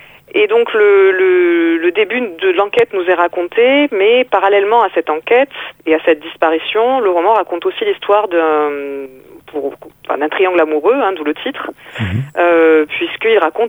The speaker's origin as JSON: {"language": "French", "region": "Provence-Alpes-Côte d'Azur", "country": "France", "lives_now": "Nîmes, France", "said": "aujourd'hui je vis à Nîmes dans le Gard, mais je suis originaire de la Côte d'Azur. C'est une région à laquelle je suis vraiment très attachée encore aujourd'hui."}